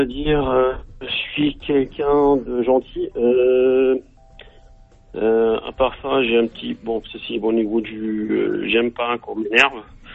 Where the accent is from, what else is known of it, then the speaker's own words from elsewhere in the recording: France; j'ai 38 ans, je suis divorcé sans enfant, je suis français d'origine tunisienne